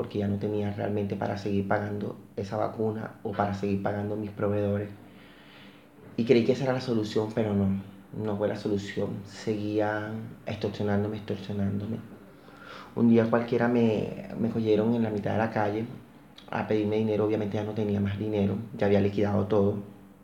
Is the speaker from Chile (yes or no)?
no; Barranquilla, Atlántico, Colombia; soy colombiano y vengo de la ciudad de Barranquilla. Soy gay